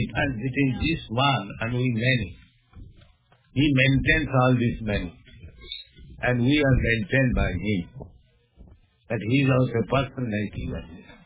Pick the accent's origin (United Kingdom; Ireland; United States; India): India; Otherwise, I'm Indian, I'm poor, but why they are after me?